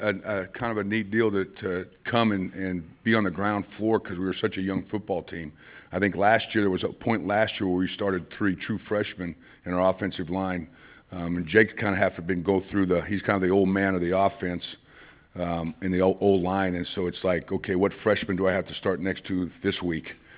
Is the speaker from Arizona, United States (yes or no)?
no; Santa Monica, California, United States; one of our wide receivers from California.